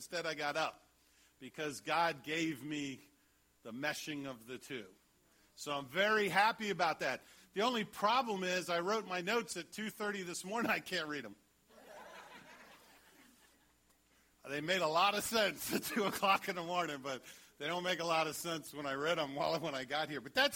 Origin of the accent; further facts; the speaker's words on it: Washington, D.C. area, United States; I grew up outside of Washington, D.C., which comes with its own challenges. And I went to public school my whole life.